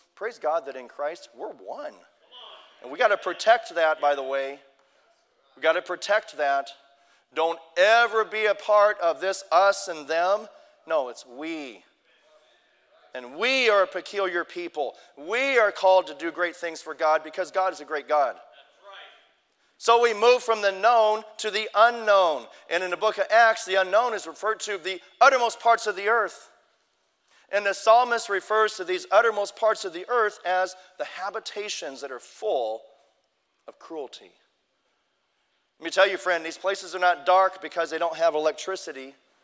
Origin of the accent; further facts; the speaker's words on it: United States; You see, because here in America, friends, and I am American, I know, here in America